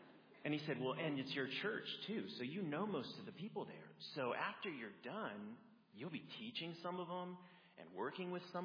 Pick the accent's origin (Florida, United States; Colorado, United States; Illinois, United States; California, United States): Florida, United States; Sarasota; moved away as an adult; I've been in the area since 2002. I was originally from Florida, Sarasota. I moved up here for college